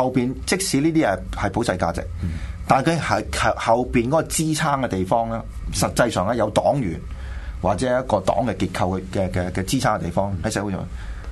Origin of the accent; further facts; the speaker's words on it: Hong Kong; 即係我哋喺度香港，我哋係香港人嘅話